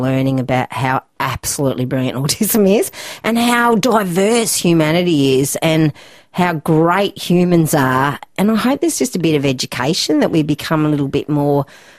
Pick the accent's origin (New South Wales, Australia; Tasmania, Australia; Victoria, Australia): Tasmania, Australia; also born or lived in Newcastle / Canberra; I was born in Newcastle and spent some early time in Canberra, but my family moved to Tasmania when I think I might have been about 7 or 8. And we lived in Tassie until I was 17. So all of my formative years were in Tasmania.